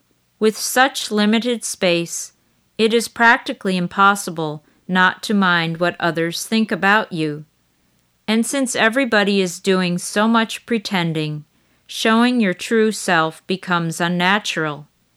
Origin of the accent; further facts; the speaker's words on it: Hong Kong; I was born and raised in Hong Kong.